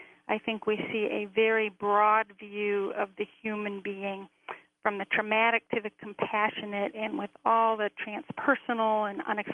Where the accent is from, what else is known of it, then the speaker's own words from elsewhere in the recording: Detroit, Michigan, United States; also born or lived in Florida; I'm in Traverse City, Michigan right now, but I was born in Detroit, raised in Detroit, and then in Florida for a few years, and then came back to the Detroit area